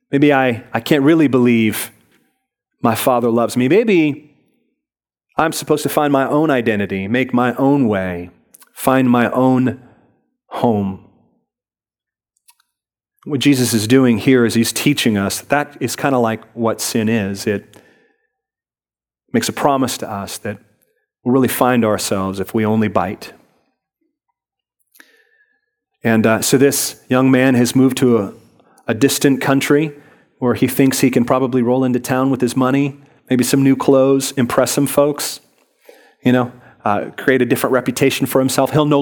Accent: Port Orchard, Washington, United States; also born or lived in Seattle; I was born in Seattle, raised in Port Orchard. It's a very small blue-collar town.

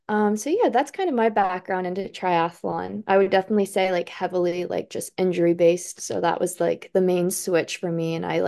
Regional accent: Florida, United States; But I grew up in Florida, so I was always swimming in the ocean, always doing open water swimming.

